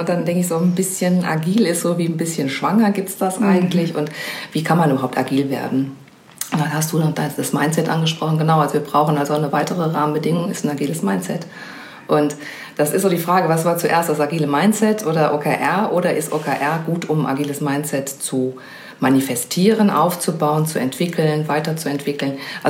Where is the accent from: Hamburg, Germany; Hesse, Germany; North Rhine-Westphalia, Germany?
North Rhine-Westphalia, Germany; Dortmund; Aber ich komme aus Dortmund